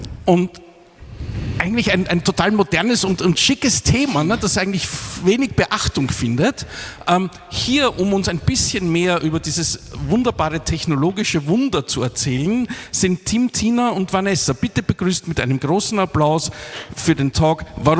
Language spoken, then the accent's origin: German; Vienna, Austria; Als Wiener schaue ich ja sehr neidisch auf Koblenz